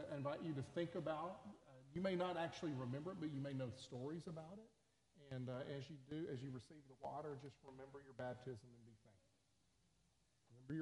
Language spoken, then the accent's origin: English; Dallas, Texas, United States; born there; I was born in Dallas, Texas, and I was baptized on, I think it was October 26th, about a month after I was born.